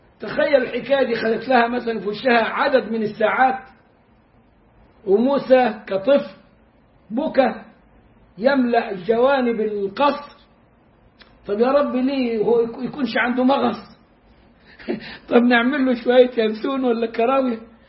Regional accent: Egypt; احنا عندنا في مصر النسوان تحب يعني اي فرح وتزغل

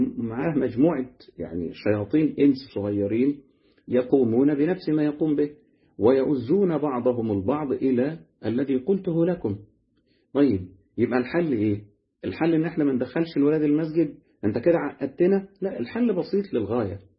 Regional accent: Egypt; احنا عندنا في مصر هنا ما شاء الله في ناس

